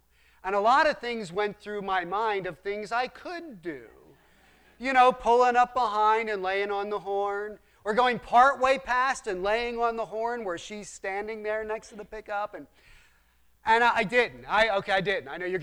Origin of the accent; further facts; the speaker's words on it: Philadelphia, Pennsylvania, United States; And I'm from Philadelphia. I've seen a lot of discourteous things.